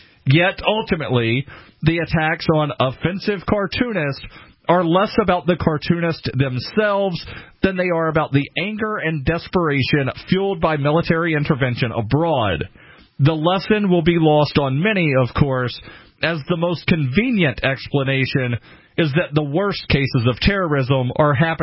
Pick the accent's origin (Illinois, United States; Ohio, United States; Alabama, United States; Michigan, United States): Alabama, United States; Growing up in Alabama, there's not a lot of snow